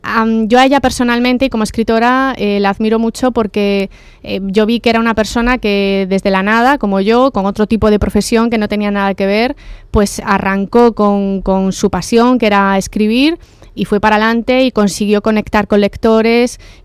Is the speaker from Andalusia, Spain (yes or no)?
no; Galicia, Spain; yo soy gallega, adoro Galicia, pero también tengo una segunda patria, que es Cantabria, porque he ido mucho de pequeña, mi padre es de allí, tengo familia allí